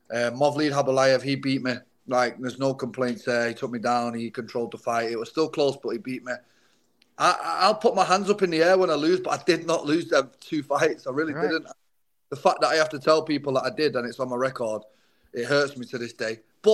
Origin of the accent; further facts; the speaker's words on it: Manchester, North West England, United Kingdom; growing up in England and Manchester